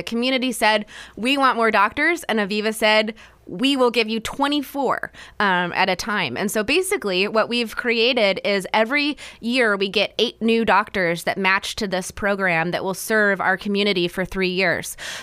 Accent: Damascus, Oregon, United States; Yeah. I grew up in Damascus, which is up by Portland, about 30 minutes east of Portland.

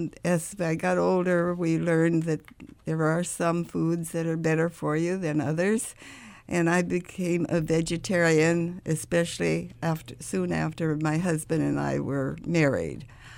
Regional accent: Butte, Montana, United States; also born or lived in Los Angeles, United States; I was born in Los Angeles, but we moved to Butte, Montana. And I grew up there, went to school there.

